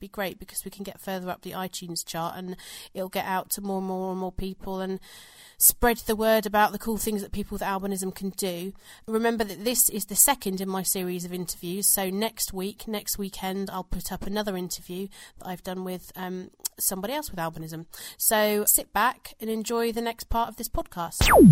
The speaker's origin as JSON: {"language": "English", "region": "England", "country": "United Kingdom", "said": "I'm English"}